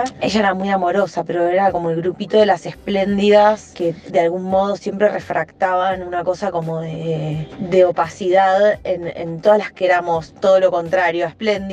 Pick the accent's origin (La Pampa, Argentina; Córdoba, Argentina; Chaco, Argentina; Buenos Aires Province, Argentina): Buenos Aires Province, Argentina; Adrogué; Yo soy de Adrogué, para mí era una movida inviable.